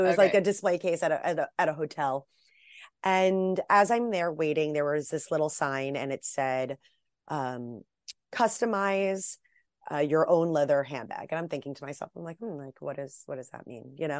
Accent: Atlantic Beach, New York, United States; I grew up in Atlantic Beach, so okay, you're mid shore. So I'm South Shore.

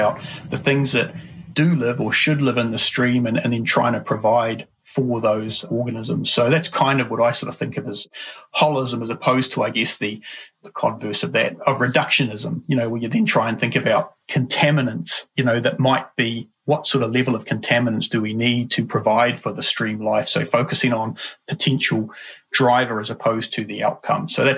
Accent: Tokoroa, Waikato, New Zealand; also born or lived in Hamilton; Oh, no, I'm a total townie. Born in Kirikiriroa, but my hometown where I grew up is Tokoroa.

